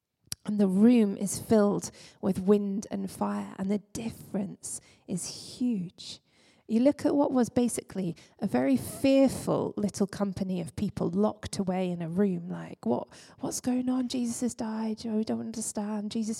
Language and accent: English; Scotland, United Kingdom; It's a good job we're all Scottish and we can do the at the end.